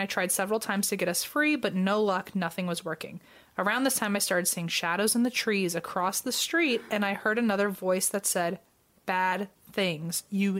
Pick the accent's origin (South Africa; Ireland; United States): United States; Rhode Island; now in Ohio, United States; I'm from Rhode Island, but now live in Ohio.